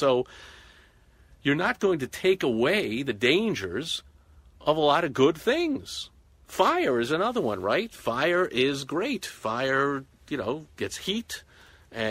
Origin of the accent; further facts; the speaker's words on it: United States; I'm a freedom guy. It's why I'm an American.